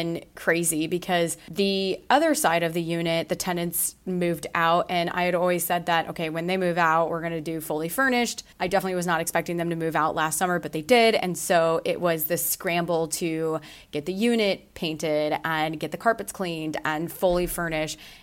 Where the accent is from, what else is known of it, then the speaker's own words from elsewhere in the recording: Iowa, United States; also born or lived in Chicago; now in Charleston, United States; I'm originally from Iowa and my husband and I met in Chicago, and he's from the suburbs of Chicago. We lived in downtown for about 10 years almost.